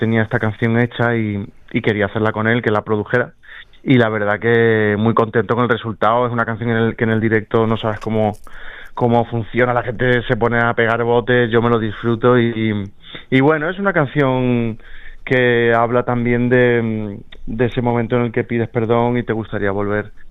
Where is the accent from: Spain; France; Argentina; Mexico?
Spain; Andalusia; Tengo muchas ganas ya de estar en mi tierra, eso también te lo digo, de estar en Andalucía, que tengo ganas de encontrarme con mi público andaluz